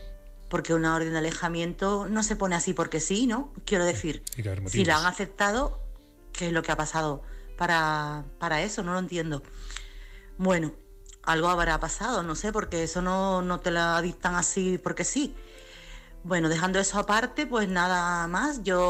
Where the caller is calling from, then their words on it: Chiclana de la Frontera, Andalusia, Spain; corresponsal de Chiclana.